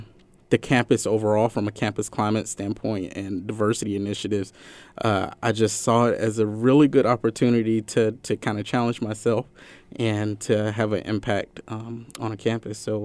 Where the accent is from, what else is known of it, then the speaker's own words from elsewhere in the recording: Kentucky, United States; So it is my first winter up north. I'm originally from Kentucky, so they've actually had an abnormal winter as well.